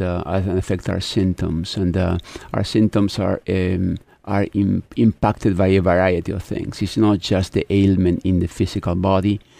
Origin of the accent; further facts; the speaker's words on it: Argentina; moved away as an adult; now in United States; I am originally from Argentina. Been here for a long time, but born in Argentina.